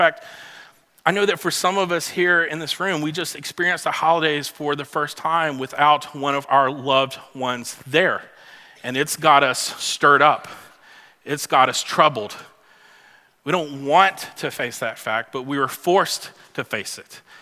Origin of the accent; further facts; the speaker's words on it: Mississippi, United States; I'm from Mississippi. Who needs a sled in Mississippi?